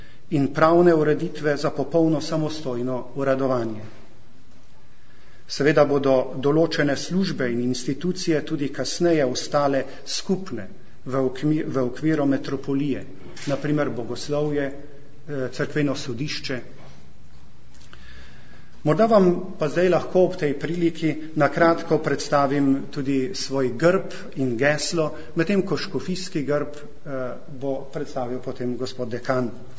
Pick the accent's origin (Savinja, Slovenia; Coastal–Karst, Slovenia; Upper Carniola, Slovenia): Savinja, Slovenia; Celje; celske škofije, ki je sedaj moja rojstna škofija, ker veste, da prihajam iz Celja, iz okolice Celja, z Ostrožnega.